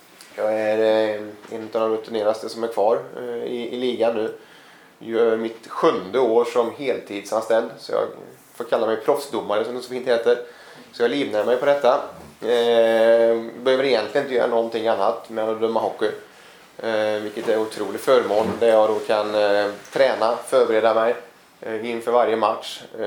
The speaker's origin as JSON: {"language": "Swedish", "town": "Grästorp", "region": "Västra Götaland County", "country": "Sweden", "tie": "born or raised there", "also_born_or_lived": "Såtenäs", "said": "är 41 år gammal. Kommer ursprungligen ifrån Såtenäs, där jag är född. Min far jobbade på flottiljen där ute och bodde bara där till 80-talet, flyttade till Grästorp, så jag är egentligen uppfostrad i Grästorp."}